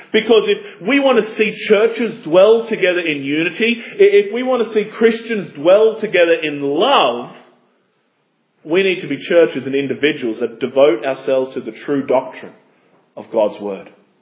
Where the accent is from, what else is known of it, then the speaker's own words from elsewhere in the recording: Australia; That is why I, as an Australian, can come to Scotland and have fellowship with you. I have a different cultural background to what you have.